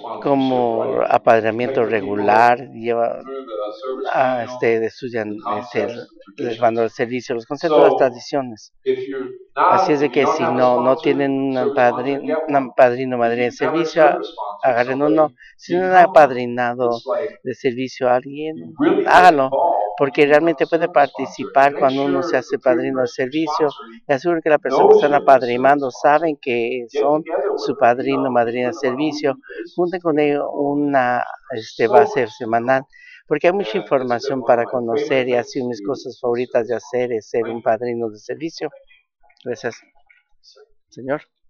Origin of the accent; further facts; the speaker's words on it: California, United States; Yo soy de California, la área interior del norte, área 7, distrito 11.